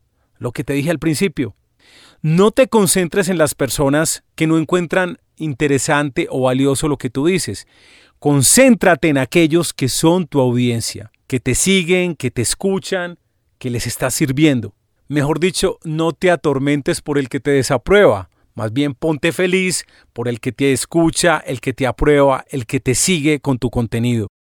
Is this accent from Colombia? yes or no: yes; Medellín, Antioquia, Colombia; yo soy de Medellín. En Colombia nos conocen como paisas, las personas que nacimos en Medellín, en nuestro departamento Antioquia y en otros departamentos cercanos donde hablamos muy parecido.